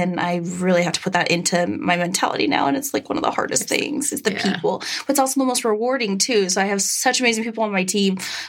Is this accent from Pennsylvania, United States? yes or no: no; Butte, Montana, United States; So I am originally from Montana, from a really, really small town called Butte. It looks like butt on the map. And I grew up there, and then I went to college in Missoula, Montana at the University of Montana